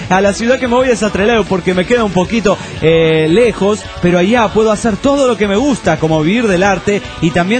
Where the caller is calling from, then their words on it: Michoacán, Mexico; de Michoacán, México.